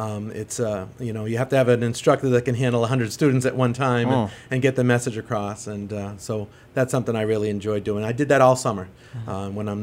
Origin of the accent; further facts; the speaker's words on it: North Attleboro, Massachusetts, United States; raised in North Attleboro throughout until I was 24.